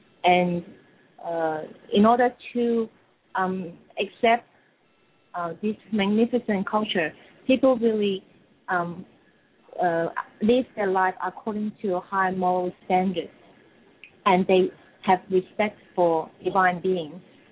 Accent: Hong Kong; born there; I'm Chinese, I was born in Hong Kong. Hong Kong is already a little bit better because when I was there, I was it was under the British government. So it wasn't under communism.

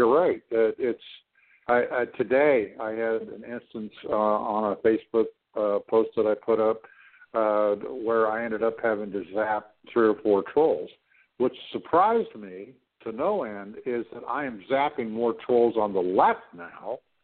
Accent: Canada; I'm not an American. I'm Canadian.

